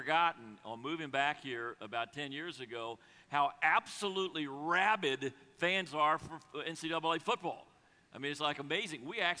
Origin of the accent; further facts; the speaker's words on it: Jacksonville, Florida, United States; moved away; also born or lived in Colorado / Boston / San Francisco / Los Angeles; I grew up in the South, at least in Jacksonville, Florida